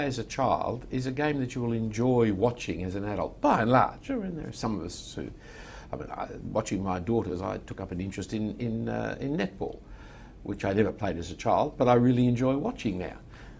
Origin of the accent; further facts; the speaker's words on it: Sydney, New South Wales, Australia; because I grew up in the Eastern Suburbs.